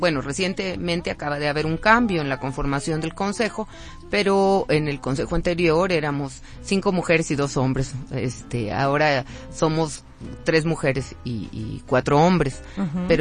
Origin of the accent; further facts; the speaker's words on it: Mexico; somos más mujeres como población mexicana